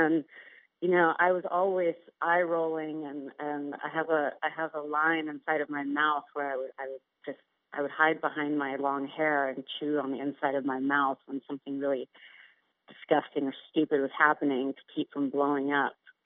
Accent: Italy; now in United States; I came from another country. I came from Italy. I grew up in a commune. So I grew up behind closed walls. And then I came to America, and I have 7 brothers and sisters.

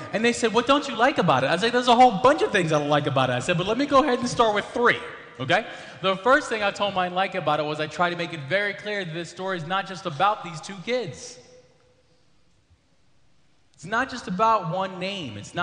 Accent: Baltimore, Maryland, United States; the Baltimore Sun, which was the name of my hometown paper

